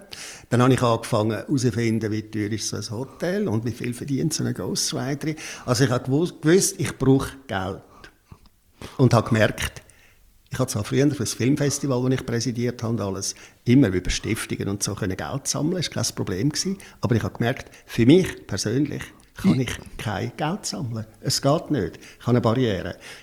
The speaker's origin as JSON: {"language": "German", "town": "Affoltern am Albis", "region": "Zurich", "country": "Switzerland", "tie": "born or raised there", "said": "12 Jahre lang als Kind im Kinderspital aufgewachsen, in der Aussenstation vom Kinderspital Zürich, nach Foltern am Albis."}